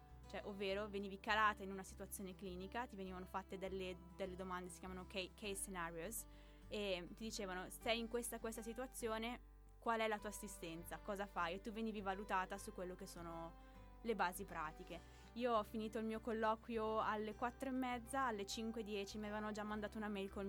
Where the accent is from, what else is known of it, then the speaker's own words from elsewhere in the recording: Lombardy, Italy; sono originaria della provincia di Lecco